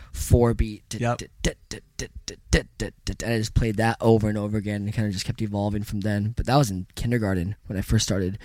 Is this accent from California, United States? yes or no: yes; Ventura, California, United States; I mean, I grew up in Ventura, California.